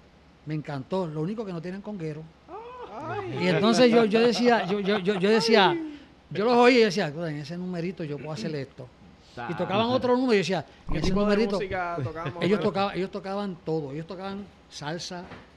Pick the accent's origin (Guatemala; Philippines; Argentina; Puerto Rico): Puerto Rico; Yo soy de Puerto Rico.